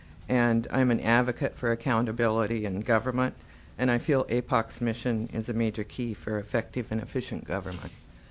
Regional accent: Ketchikan, Alaska, United States; I was raised in Ketchikan, and I graduated from Ketchikan High School and went to college and then came back and worked on the Ketchikan Police Department. From there, I moved north

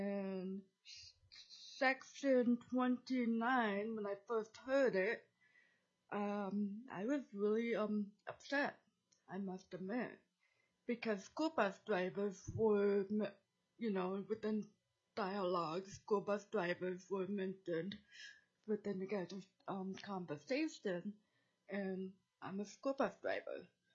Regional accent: Juneau, Alaska, United States; I'm from Juneau, Alaska, speaking on behalf of myself.

